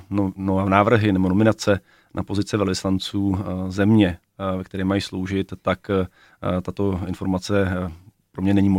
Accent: Plzeň Region, Czechia; now in Prague, Czechia; A já sice jsem člověk, který žije v Praze, ale také z Prahy nepocházím. Já jsem původem z Plzeňska a rád se do svého rodného kraje vracím a znám problémy kraje.

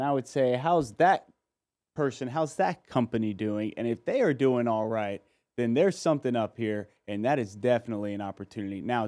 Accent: United States; But I'm from America.

